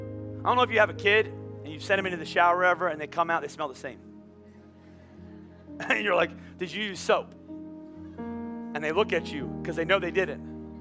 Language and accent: English; Pennsylvania, United States; but I can't backtrack because I'm from Pennsylvania and I don't know how to hike.